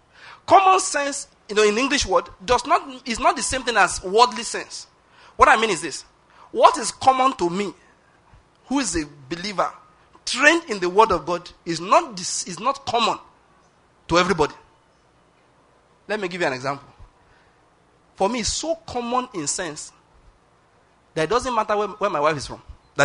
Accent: Ondo, Nigeria

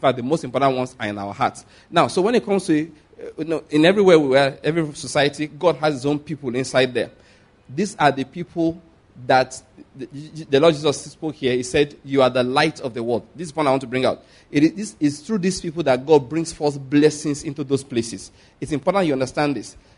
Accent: Nigeria; I'm always talking about Nigeria because I'm a Nigerian.

